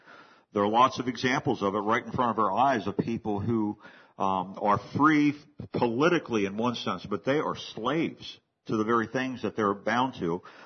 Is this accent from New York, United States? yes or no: no; Hagerstown, Maryland, United States; When I was a boy growing up in Hagerstown, my mother made it a point to shop at a certain food store just down the street from the church we attended.